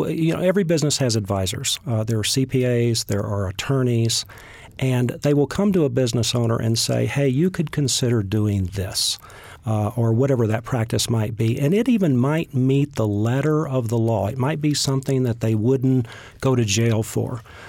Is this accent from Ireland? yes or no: no; Texas, United States; I am a Texan, yes.